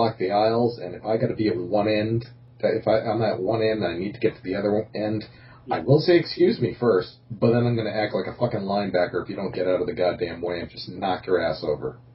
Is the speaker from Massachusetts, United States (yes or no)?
yes; Massachusetts, United States; this friggin' area here where I'm from Massachusetts, and we have these things called manners.